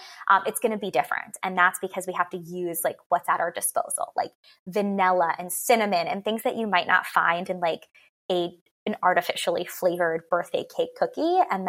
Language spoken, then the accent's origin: English; New York, United States; I grew up in New York and we had this restaurant, chain restaurant called Friendly's.